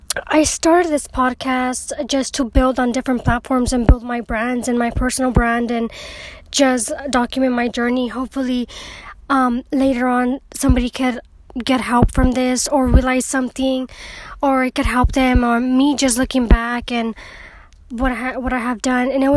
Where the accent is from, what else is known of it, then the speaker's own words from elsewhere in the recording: California, United States; I'm Mexican American. I live in California. I'm born to a Mexican-American mother. She was born in L.A. My dad is Mexican from Reynosa, Tamaulipas. I've lived in California my whole life